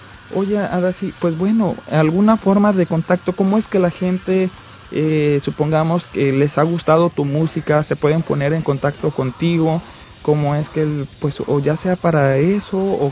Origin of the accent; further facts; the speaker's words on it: Mexico; la gente de mi pueblo allá en México